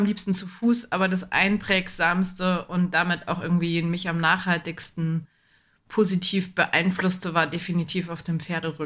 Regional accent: Aschau im Chiemgau, Bavaria, Germany; now in Oberaudorf, Germany; Ich bin aufgewachsen in Aschau im Chiemgau. Das ist hier, wenn man jetzt aus den Fenstern guckt, von da, wo wir gerade sind, Luftlinie ungefähr 20, 30 Kilometer weg. Ich lebe jetzt in Oberaudorf im Inntal

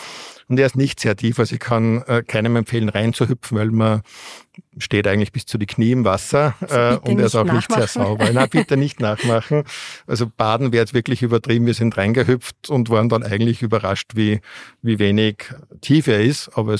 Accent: Austria; wie man vielleicht als Österreicher mal aufschlägt

